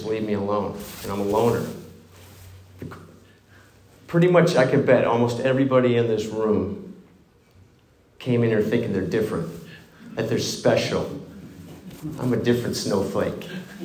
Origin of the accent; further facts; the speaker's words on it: Davenport, Iowa, United States; I'm from Davenport, Iowa. Another transplant.